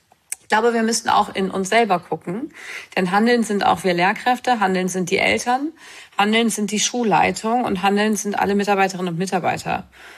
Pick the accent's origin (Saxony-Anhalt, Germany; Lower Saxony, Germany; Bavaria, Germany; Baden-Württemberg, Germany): Lower Saxony, Germany; wie man bei uns in Niedersachsen so sagt.